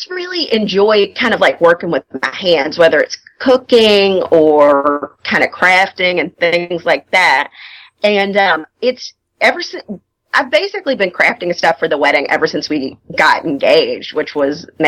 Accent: Louisville, Kentucky, United States; I'm born and raised in Louisville. I ventured out to go to college. I went to Western Kentucky University.

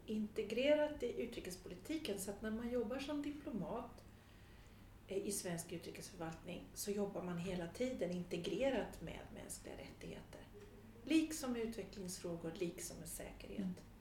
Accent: Sweden; Som svensk så har man förmånen att representera en utrikespolitik som är baserad på värden.

